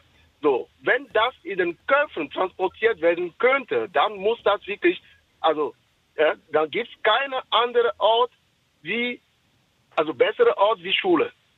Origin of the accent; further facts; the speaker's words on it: Togo; Und ich komme aus Togo.